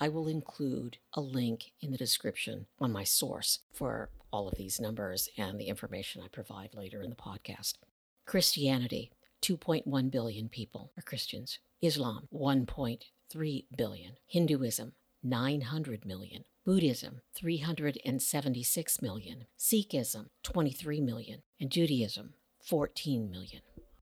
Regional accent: United States; I am a little ashamed of being an American because of the way this administration is treating immigrant children.

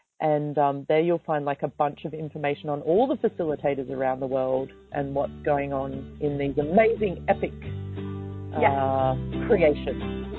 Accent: Australia; And being Australian, I took advantage.

